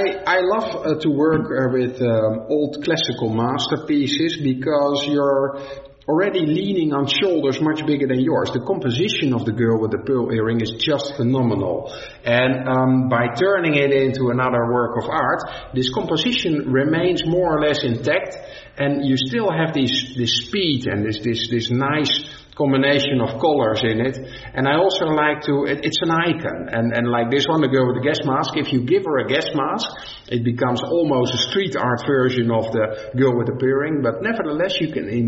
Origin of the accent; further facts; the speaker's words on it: Rotterdam, South Holland, Netherlands; I am from Rotterdam, and that's a very industrial town as well.